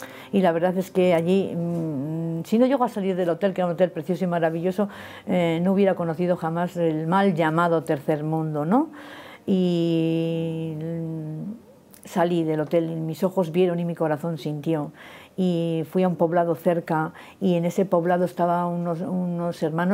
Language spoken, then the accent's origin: Spanish; Madrid, Community of Madrid, Spain; also born or lived in Burgos / Galicia / Philippines; La gente cree que soy gallega, pero soy madrileña. Y nada, he vuelto a Madrid, a mis orígenes. Vivo aquí desde que vine a España, me volví de Filipinas, 1999.